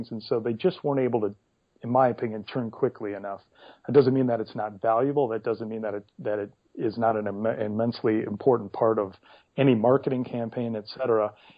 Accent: Minneapolis, Minnesota, United States; also born or lived in Seattle; Prior to that, I'm actually from Minneapolis and worked for Fox and et cetera.

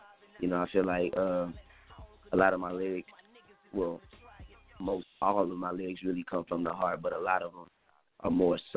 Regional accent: Houston, Texas, United States; You know, I'm from Houston, born and raised, A-Leaf to be specific, man.

